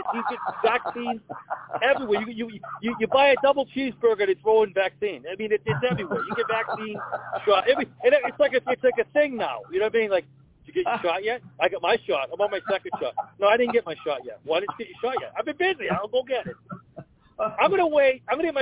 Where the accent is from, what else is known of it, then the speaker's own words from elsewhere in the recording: North Andover, Massachusetts, United States; I grew up in North Andover.